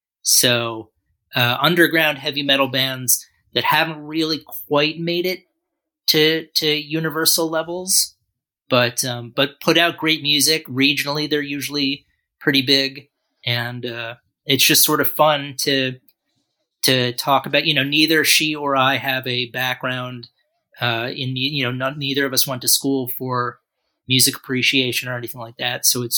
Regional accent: New York City, New York, United States; So, I'm originally from New York City.

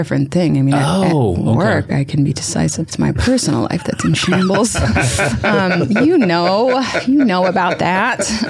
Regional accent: Wilmington, Delaware, United States; I grew up in Delaware, in Wilmington, Delaware

